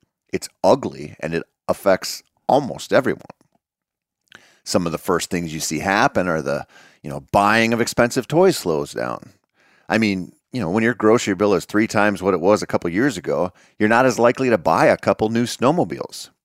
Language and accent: English; Minnesota, United States; born or raised there